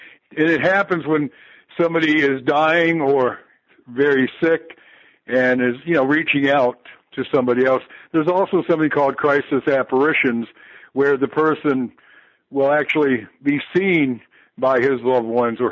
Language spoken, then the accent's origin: English; Guam; And we're from Guam